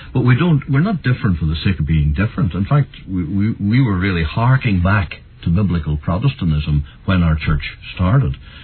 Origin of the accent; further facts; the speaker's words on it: Northern Ireland, United Kingdom; I was born and raised in County Fermanagh. I have spent the larger part of my life back down in that part of the world. There's a Roman Catholic majority there.